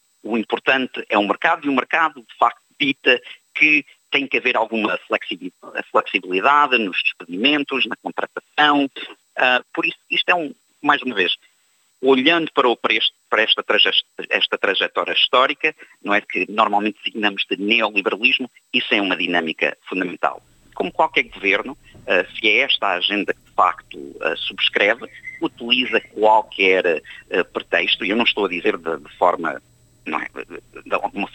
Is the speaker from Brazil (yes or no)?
no; United States; now in Australia; Eu nasci e fui criado nos Estados Unidos e sou filho de imigrantes.